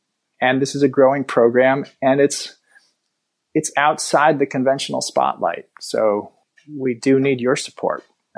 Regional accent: Boston, Massachusetts, United States; born there; So I was born in Boston. I grew up in a family of activists and Quakers.

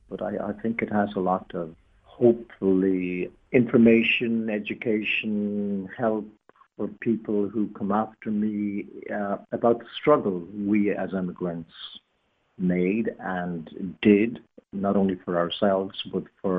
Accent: Ireland; I mean, I am Irish, and it's a giving to the Irish nation, that gave me life, as it were, birth, back something of what I have received.

